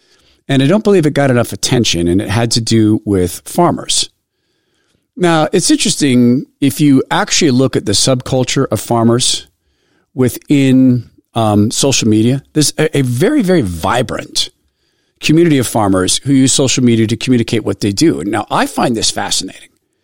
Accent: Washington, United States; When I grew up in the Spokane Valley, a lot of the land was still farmed actively.

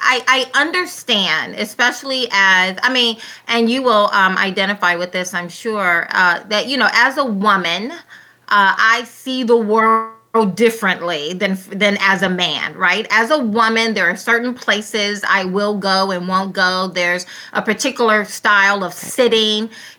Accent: Deep South, United States; And the same way as being a Black person, yes, clearly, and then growing up in the Deep South, there's a reason why I put the emphasis on the Deep South.

